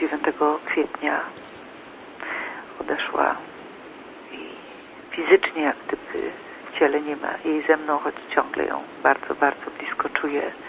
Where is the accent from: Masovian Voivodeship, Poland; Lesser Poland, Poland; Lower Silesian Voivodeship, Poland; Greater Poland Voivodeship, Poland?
Greater Poland Voivodeship, Poland; Poznań; jestem z Poznania